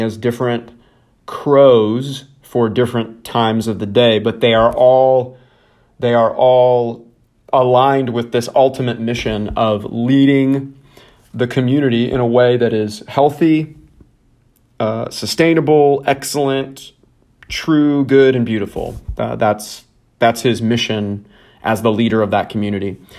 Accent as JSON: {"language": "English", "region": "the South", "country": "United States", "accent": "southern", "said": "Chanticleer. And that's my southern accent."}